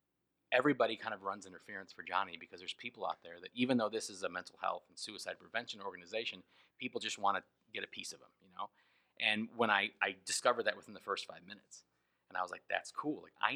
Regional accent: Aurora, Illinois, United States; like when I emailed Aurora, Colorado, I said, I'm from Aurora, Illinois.

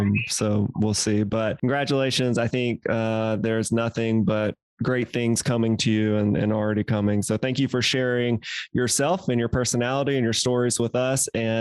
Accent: Mississippi, United States; I think I am originally from Mississippi.

